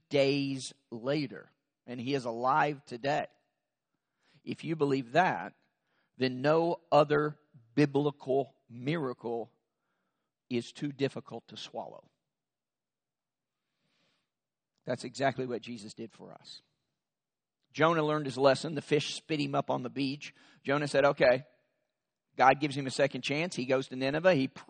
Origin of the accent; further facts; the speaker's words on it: Kentucky, United States; And I first explained that I was from Kentucky. And we make up our own grammar as we go along.